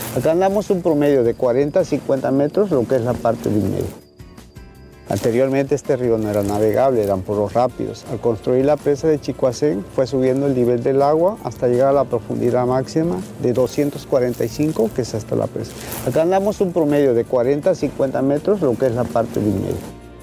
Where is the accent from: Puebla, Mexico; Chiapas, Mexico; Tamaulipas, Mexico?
Chiapas, Mexico; Soy chiapaneco y me siento orgulloso de eso.